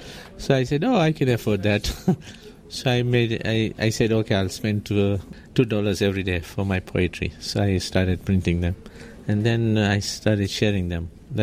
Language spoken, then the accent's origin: English; Tanzania; when I grew up in Tanzania, I was born in 1948, so I started schooling in 1954.